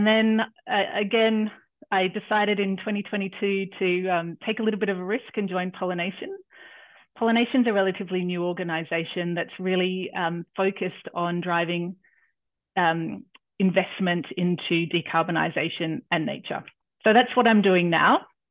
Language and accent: English; Sydney, New South Wales, Australia; Sydney, and I thought it was the only time in my lifetime that I'd be able to see the Olympics in my hometown. So I came back to Sydney and I ended up staying here